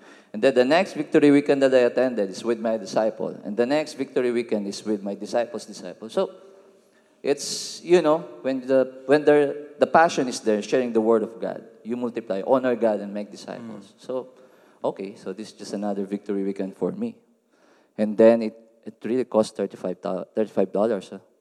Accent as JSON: {"language": "English", "country": "Philippines", "second_language": "English", "said": "from Philippines. And please bear with me with my accent, because I'm not really good in English and not really good in Filipino as well."}